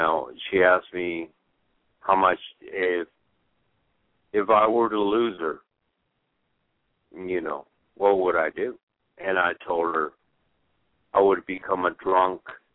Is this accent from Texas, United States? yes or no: yes; San Antonio, Texas, United States; I'm from San Antonio, Texas. I got my prerequisites at San Antonio College, and then I went off to St. Mary's University, which is also in San Antonio